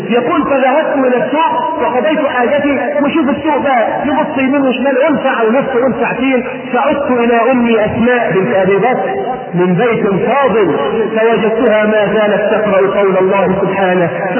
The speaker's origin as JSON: {"language": "Arabic", "country": "Egypt", "said": "اللهم احفظ بلدنا مصر وسائر بلاد"}